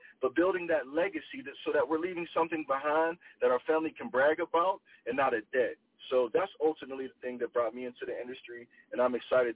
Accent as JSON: {"language": "English", "town": "Manassas", "region": "Pennsylvania", "country": "United States", "said": "So I am from Manassas, PA. So it's about 30 miles south of Pittsburgh."}